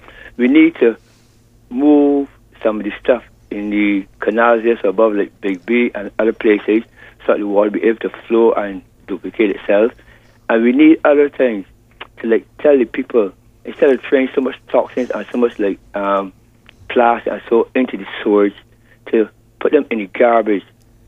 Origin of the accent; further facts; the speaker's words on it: Sargent Village, Christ Church, Barbados; I grew up in Sargent Village, and I know all, you know, I know every crease and crevice in the Sargent Village